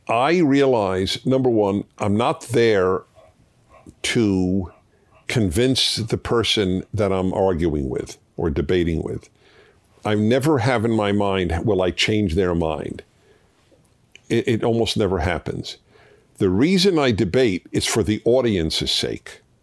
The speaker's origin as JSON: {"language": "English", "country": "Argentina", "tie": "born or raised there", "said": "I have lived in my home country, Argentina, my whole life. I love my country"}